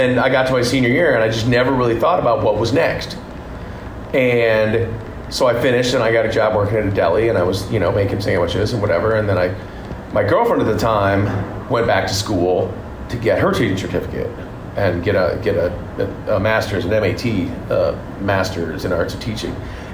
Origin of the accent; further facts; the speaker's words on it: Michigan, United States; So I grew up in Michigan. Mm-hmm. I grew up in my hometown out of Michigan.